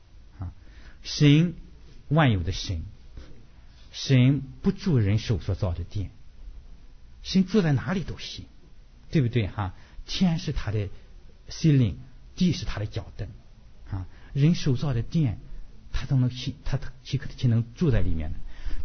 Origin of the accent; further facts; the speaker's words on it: China; 我们中国人天性是比较含羞的一个人